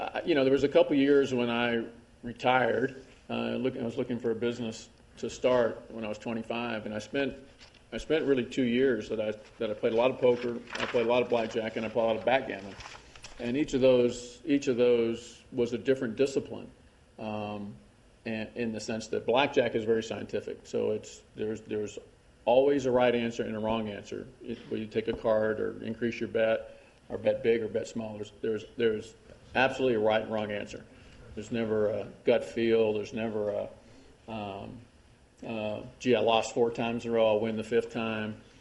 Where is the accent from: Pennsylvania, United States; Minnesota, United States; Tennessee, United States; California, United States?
Tennessee, United States; Oak Ridge; Certainly growing up in Oak Ridge was a relatively small town, a town of 30,000